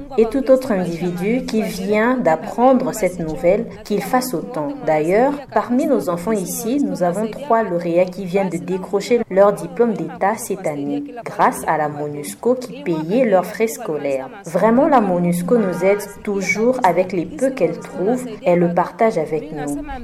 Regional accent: Beni, North Kivu, DR Congo; Je remercie Dieu de nous avoir envoyé ces bienfaiteurs ici chez nous à Beni.

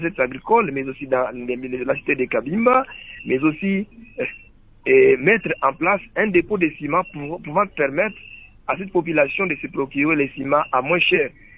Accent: Tanganyika, DR Congo; je vais commencer par chez nous, au Tanganyika.

